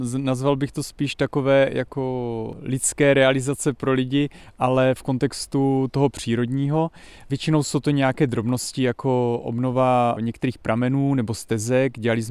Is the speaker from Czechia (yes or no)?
no; Slovakia; now in Czech Republic; já pocházím z Podhor, narodil jsem se pod Tatrami, žiju v horách jako v Jeseníkách